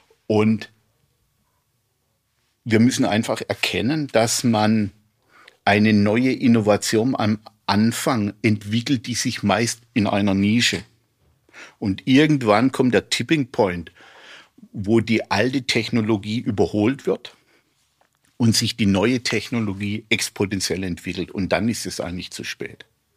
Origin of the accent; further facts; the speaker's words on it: Baden-Württemberg, Germany; Als Badener, und wir haben ja mal eine Revolution gemacht, und als Jahrgang 68 bin ich ja prädestiniert für Revolution.